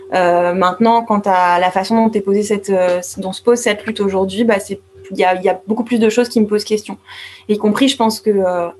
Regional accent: France; comme si en France, il y avait pas, en tant que Française, il n'y avait pas plein d'autres endroits qui concernaient directement le colonialisme de la France.

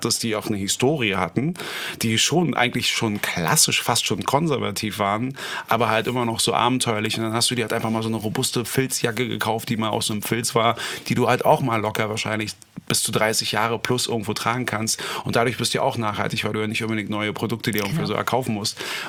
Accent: Berlin, Germany; für mich als Berliner

